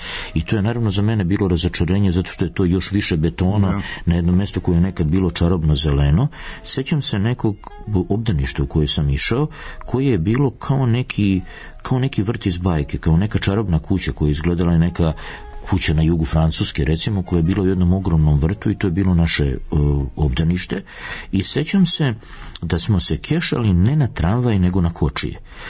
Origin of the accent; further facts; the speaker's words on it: Sarajevo, Federation of Bosnia and Herzegovina, Bosnia & Herzegovina; born there; ja sam rođen u Sarajevu, ali nisam toliko živeo u Sarajevu zato što sam, moja baka i moji baka i deda s obe strane su živjeli u Mostaru.